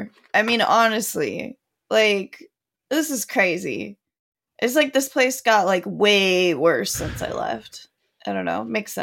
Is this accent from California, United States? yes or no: yes; California, United States; I don't have any fucking gloves. I'm from California.